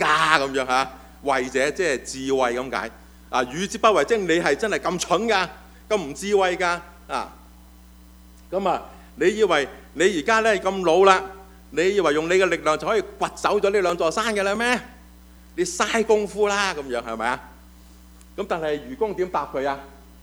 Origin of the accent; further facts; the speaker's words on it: China; 所以我哋中国人咧就都几中意呢个古仔嘅